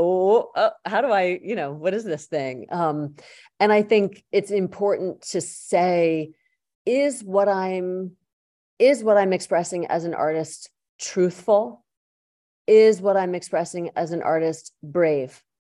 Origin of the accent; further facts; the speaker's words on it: Yardley, Pennsylvania, United States; And that's where my dad settled. And I grew up in Yardley, Pennsylvania, just a hop skip from there.